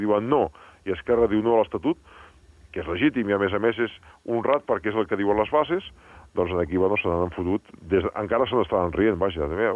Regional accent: Barcelona, Catalonia, Spain; I jo sóc de Barcelona, no sóc català.

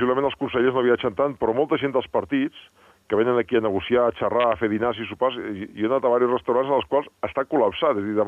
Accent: Barcelona, Catalonia, Spain; I jo sóc de Barcelona, no sóc català.

